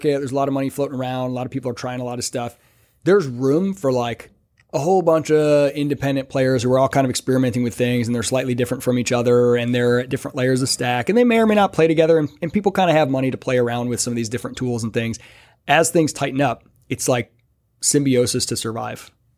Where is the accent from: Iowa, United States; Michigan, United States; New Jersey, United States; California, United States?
Michigan, United States; Yeah, I'm from Michigan.